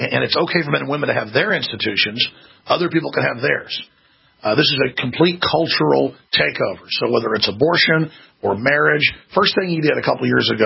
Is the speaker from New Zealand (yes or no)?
no; United States; as an American.